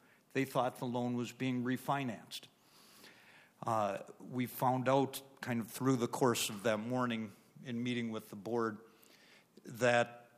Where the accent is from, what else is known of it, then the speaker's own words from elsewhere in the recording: Fergus Falls, Minnesota, United States; I'm an attorney from Fergus Falls